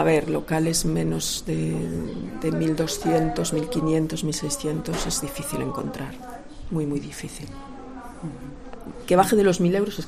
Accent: Santiago de Compostela, Galicia, Spain; la gente que somos de Santiago de toda la vida

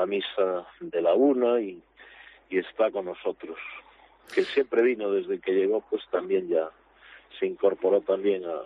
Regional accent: Galicia, Spain; somos gallegos

